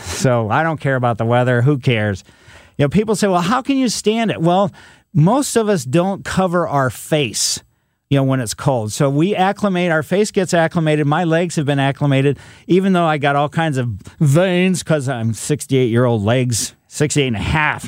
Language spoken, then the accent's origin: English; Ellisville, Missouri, United States; But growing up in Ellisville, which is, you know, West County, we had peach trees and we had cherry tree in our backyard.